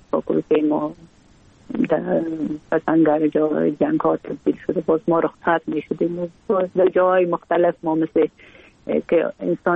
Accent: Kabul, Afghanistan; born or raised there

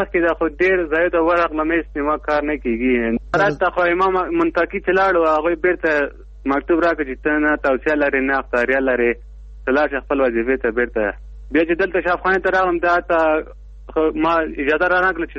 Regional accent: Logar, Afghanistan; now in Kabul, Afghanistan; زه د لوګر اوسېدونکی یم پلان په کابل کې اوسېږم

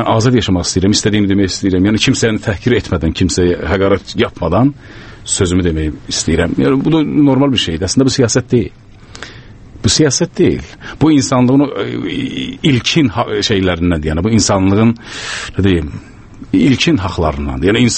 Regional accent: Solduz, West Azerbaijan, Iran; O, Sulduzda doğulmuşam. Sulduz, mənim ana yurdum Sulduz.

